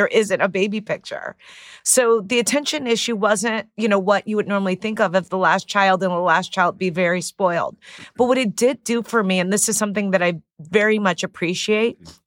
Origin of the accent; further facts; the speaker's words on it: Chicago, Illinois, United States; I was from Chicago, and you know, it seemed like I would go to a big city like Columbia